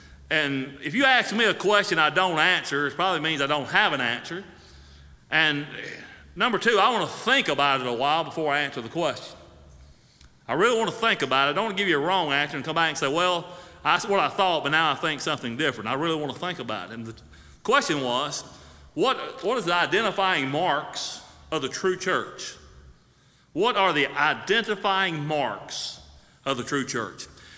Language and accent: English; Mississippi, United States; I am from Mississippi, though. I'll say that much.